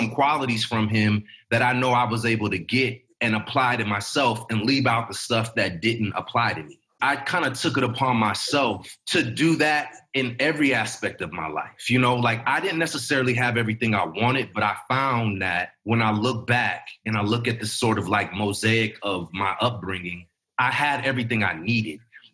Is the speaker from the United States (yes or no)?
yes; Hayward, California, United States; felt very unique to any of my friends growing up in Hayward, California, which is a city over from Oakland.